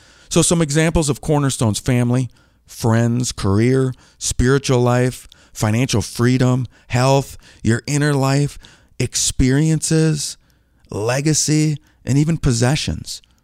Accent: Green Bay, Wisconsin, United States; I grew up in Green Bay, Wisconsin

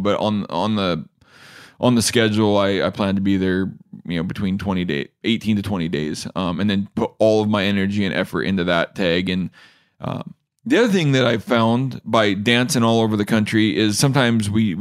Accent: Washington, United States; I haven't hunted my home state of Washington for elk.

